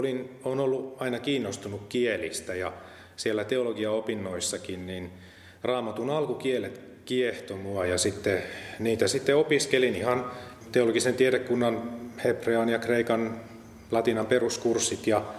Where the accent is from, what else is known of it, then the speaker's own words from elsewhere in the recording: Hämeenlinna, Kanta-Häme, Finland; täältä Hämeenlinnasta. Täältä olen kotoisin. Olen kyllä syntynyt toisella paikkakunnalla, mutta ihan muutaman kuukauden iästä lähtien asunut täällä.